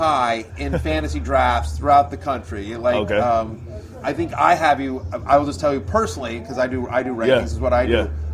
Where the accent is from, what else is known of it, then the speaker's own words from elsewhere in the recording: College Station, Texas, United States; because I grew up in College Station, Texas. I'm a Texas A&M fan.